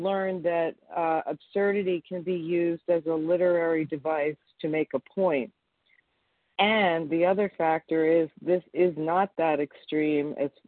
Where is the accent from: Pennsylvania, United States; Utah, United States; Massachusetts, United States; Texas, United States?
Pennsylvania, United States; I'm from Pennsylvania, and I'm recovered.